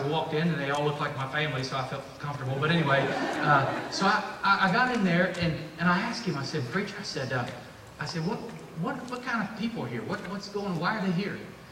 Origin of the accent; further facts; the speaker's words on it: Oak Ridge, Tennessee, United States; I'm from Oak Ridge, Tennessee.